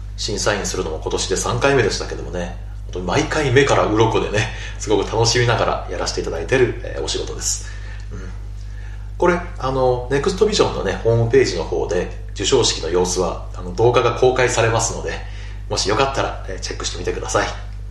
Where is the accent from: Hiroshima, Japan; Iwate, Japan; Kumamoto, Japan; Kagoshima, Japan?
Hiroshima, Japan; Kure; 僕にとってのね、やっぱり地元はどこって言われたら、やっぱり広島の呉っていう感じなんですが、